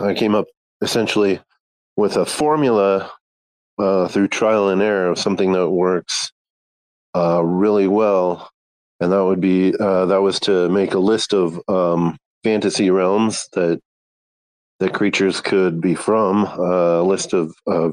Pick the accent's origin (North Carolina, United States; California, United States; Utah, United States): Utah, United States; also born or lived in Tennessee; as I was moving back to my home state of Utah from Tennessee